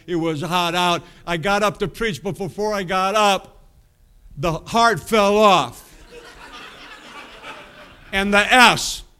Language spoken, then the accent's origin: English; Heber Springs, Arkansas, United States; I'm from Heber Springs, Arkansas. What is a Heber? Heber Springs. You say, where is that? It's just down the road from Toad Suck.